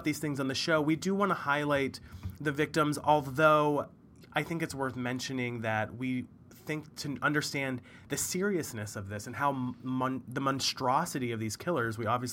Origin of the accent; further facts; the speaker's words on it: Maryland, United States; is in the prison in my hometown in Maryland, this like small town in Maryland.